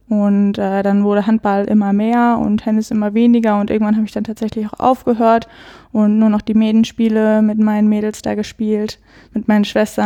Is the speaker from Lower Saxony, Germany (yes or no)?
no; Bielefeld, North Rhine-Westphalia, Germany; Ich komme aus Bielefeld.